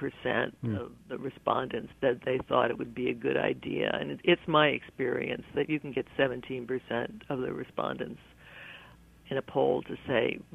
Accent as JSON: {"language": "English", "region": "Ohio", "country": "United States", "said": "You know, I'm from Ohio, and I always liked Ohio, but we never wore T-shirts saying, \"Don't mess with Ohio.\""}